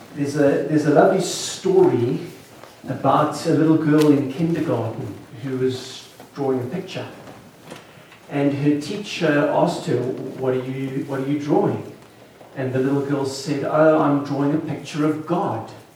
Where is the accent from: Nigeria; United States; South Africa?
South Africa; As Sharon said … from South Africa.